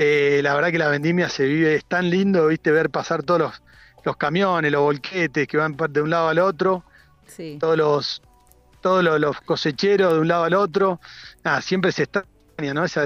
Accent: Buenos Aires, Argentina; also born or lived in Europe; primero soy de Buenos Aires, no tengo esa bandera salteña o tucumana o catamarqueña.

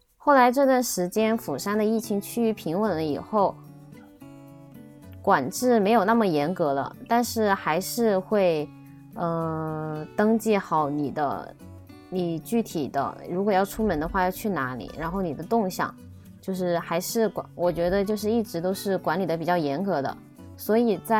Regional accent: Hunan, China; now in South Korea; 因为我本身是湖南人，所以就是吃辣嘛

